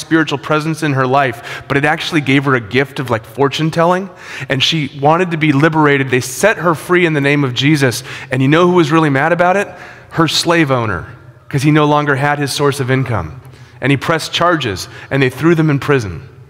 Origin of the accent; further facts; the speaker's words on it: San Diego, California, United States; I was born and raised in San Diego, and so friends from San Diego would come up and stay in our home.